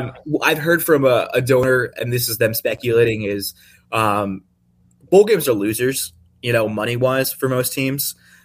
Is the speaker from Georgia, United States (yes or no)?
yes; Georgia, United States; I mean, I'm from Georgia.